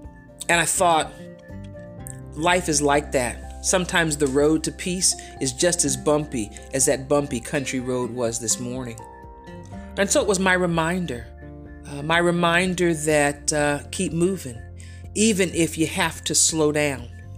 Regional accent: California, United States; And I've lived in big cities. I grew up in California. I spent a short while living in New York City, in Manhattan.

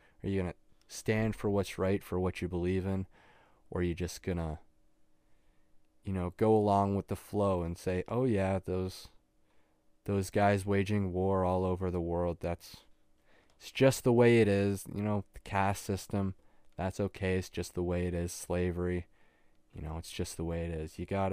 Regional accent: Canada; Like even as a Canadian reading this book

